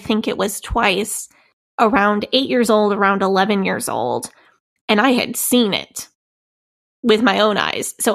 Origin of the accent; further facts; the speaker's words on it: St. Louis, Missouri, United States; Because I grew up in the St. Louis area. That's an easy half-day drive from Agape.